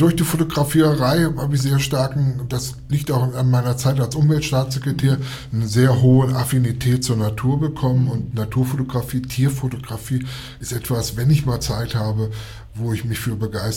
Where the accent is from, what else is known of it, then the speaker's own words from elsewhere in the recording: Cuxhaven, Lower Saxony, Germany; Das ist Cuxhaven, das ist mein Heimatort.